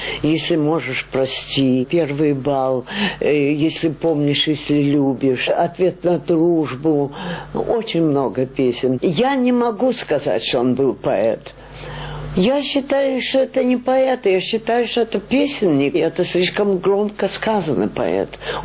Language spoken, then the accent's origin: Russian; Rostov-on-Don, Rostov Oblast, Russia; now in Moscow, Russia; я ростовчанка, а в Москву я приехала в 19-м году. Я в Петербург поехала раньше, а потом я в Москву переехала, здесь сестра жила